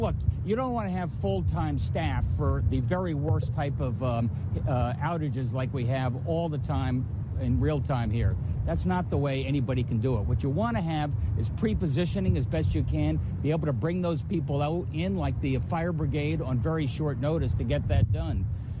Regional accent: Missouri, United States; But I am from the Show Me State, and I want to see the good words in there turned into action.

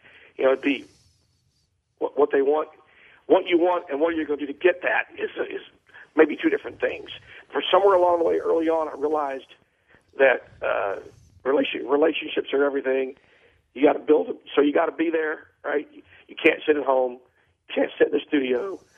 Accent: Hempstead, Texas, United States; When I was growing up in Hempstead, Texas, I dreamed of being a sportscaster on TV in Houston.

